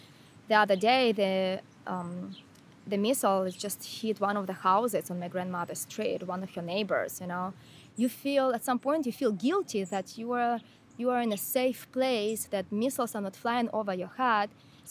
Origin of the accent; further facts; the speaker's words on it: Ukraine; English is a second language; I'm from Ukraine